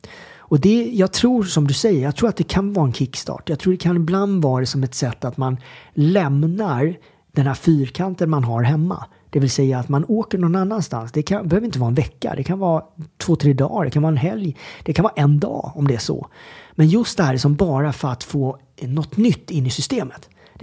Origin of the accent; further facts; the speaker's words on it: Sweden; det har jag faktiskt varit hemma i Sverige